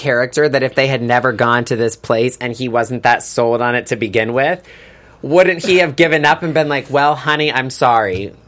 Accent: the South, United States; I grew up in the South. Now, I love the South.

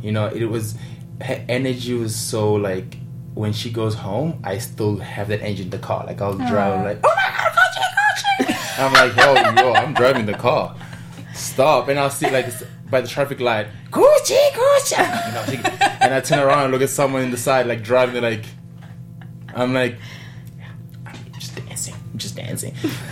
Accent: Johannesburg, Gauteng, South Africa; from Johannesburg, South Africa. Yes, I'm 27 years old

